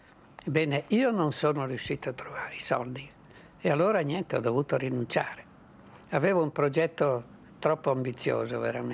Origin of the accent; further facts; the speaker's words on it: Palmanova, Friuli-Venezia Giulia, Italy; born there; io sono nato a Palmanova, però mia madre era di Cividale, quindi io andavo spesso a Cividale, più vicino alle montagne.